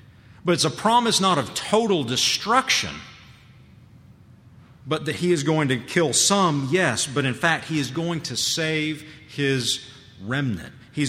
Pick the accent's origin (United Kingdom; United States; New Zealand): United States; the South; born there; I was born here in the South. My grandparents have been Christians for, you know, forever